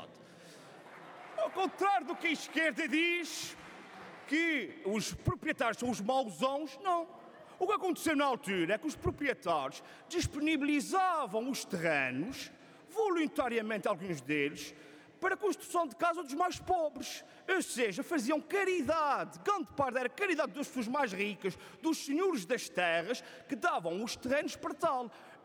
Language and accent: Portuguese; Azores, Portugal; já que eu sou açoriano